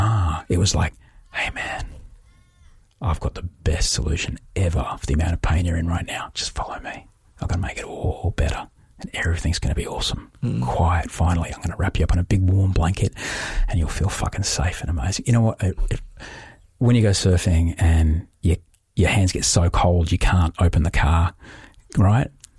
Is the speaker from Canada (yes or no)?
no; Queensland, Australia; I grew up in Queensland